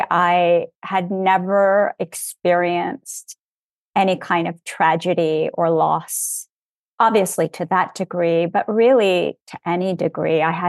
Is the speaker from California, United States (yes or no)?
yes; Los Angeles, California, United States; Born and raised in Los Angeles, second generation.